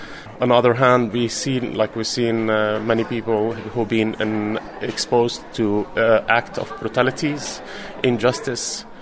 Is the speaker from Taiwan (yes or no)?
no; Aleppo, Aleppo Governorate, Syria; I was born and grew up part of my life in Syria, being in Syria for me is like being in Aleppo, is like being in my hometown, my home city.